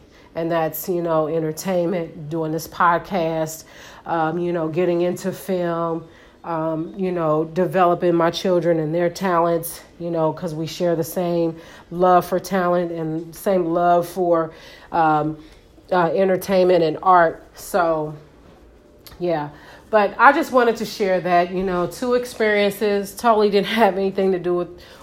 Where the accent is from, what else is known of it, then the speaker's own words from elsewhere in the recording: Indianapolis, Indiana, United States; We're both from Indianapolis, which was ironic.